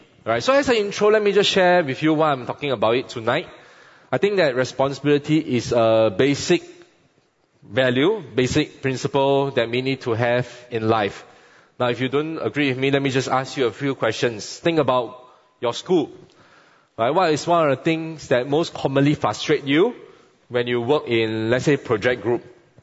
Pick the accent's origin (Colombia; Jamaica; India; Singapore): Singapore; Maybe we talk about things like our privilege as a Singaporean to enjoy good education, to enjoy healthcare, to enjoy your MRT seat.